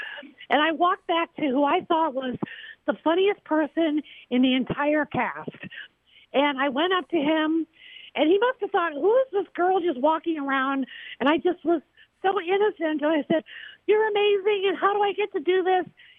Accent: Chicago, Illinois, United States; now in Los Angeles, United States; I'm a Chicagoan. So I was raised on worshiping Second City.

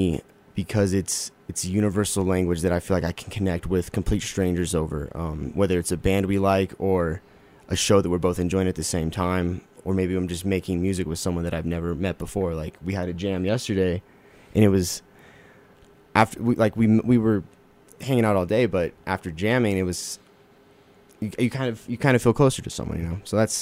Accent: Fort Collins, Colorado, United States; I'm from Fort Collins and drove down here the other day, and we're gonna be here till about Saturday.

